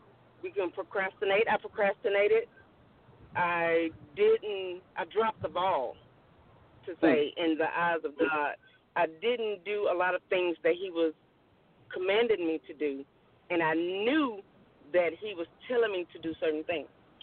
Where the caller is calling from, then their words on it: Huntsville, Alabama, United States; I'm calling from Huntsville, Alabama.